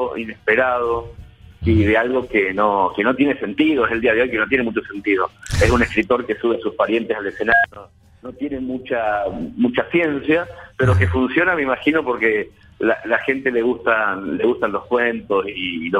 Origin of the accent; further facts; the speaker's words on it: Mercedes, Argentina; Empecé a trabajar en periodismo a los 13 en el diario de mi pueblo.